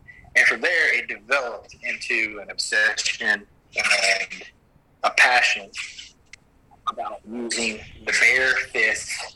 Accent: Arkansas, United States; I'm not from this area. I grew up in Arkansas, actually, but I was coming down here to fight because there was no fighting in Arkansas.

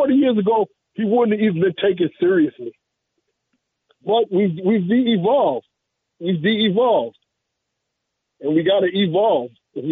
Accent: New York City, New York, United States; When I was younger, growing up in New York City, there were certain neighborhoods that you knew you couldn't go do certain things in.

